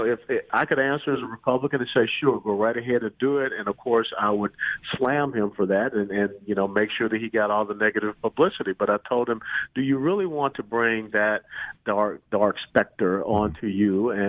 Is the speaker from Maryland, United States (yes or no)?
no; Florida, United States; even though I was, you know, a conservative and I was from Florida.